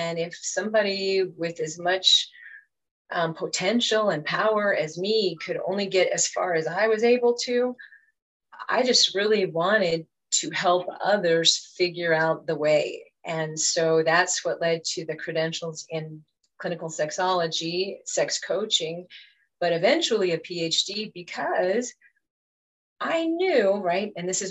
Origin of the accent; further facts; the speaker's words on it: New Mexico, United States; No, I was born and raised in New Mexico.